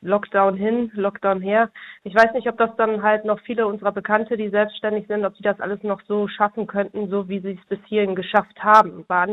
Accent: Wettringen, North Rhine-Westphalia, Germany; Ich bin in Wettringen groß geworden, in Kleinhardorf und in Wettringen die Schule immer besucht. Ich habe eine ganz starke Verbindung noch nach Wettringen hin.

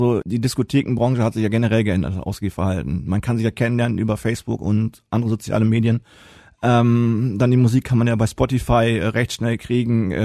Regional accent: Riesenbeck, North Rhine-Westphalia, Germany; Ich bin gebürtiger Riesenbecker. Ich bin der letzte geborene Riesenbecker im Krankenhaus gewesen.

